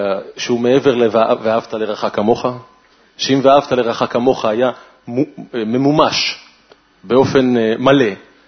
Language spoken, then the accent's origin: Hebrew; Nof HaGalil, Northern District, Israel; אני גם מנצרת עילית